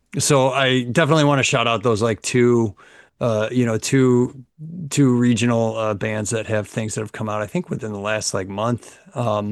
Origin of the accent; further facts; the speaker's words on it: Perinton, New York, United States; I didn't grow up in the Village of Fair, but I like never was like I'm from Parrington. Like I was always like, I wasn't from Fairport.